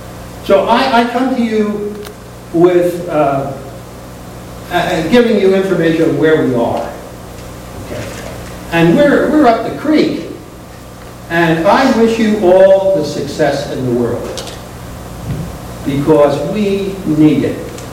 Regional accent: Glenside, Pennsylvania, United States; I'm from Glenside, Pennsylvania.

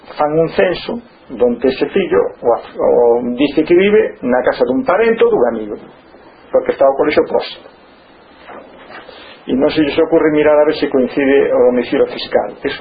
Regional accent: Lugo, Galicia, Spain; eu son de Lugo, iba desde o meu un barrio, o meu colexo que me quedaba ao centro, e caminhando, íbamos todos.

